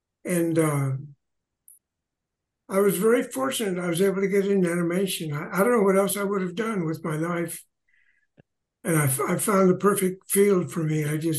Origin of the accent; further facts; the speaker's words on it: Santa Paula, California, United States; also born or lived in Santa Barbara; I was born there, but I grew up in Santa Paula.